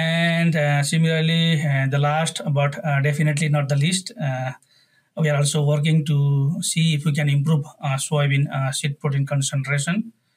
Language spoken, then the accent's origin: English; Nepal; moved away as an adult; now in United States; I was born and raised in Nepal, where I completed my undergraduate degree in agriculture.